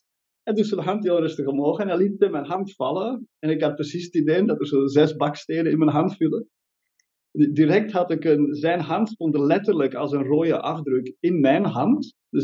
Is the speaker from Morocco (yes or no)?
no; Belgium; Ik ben origineel uit België.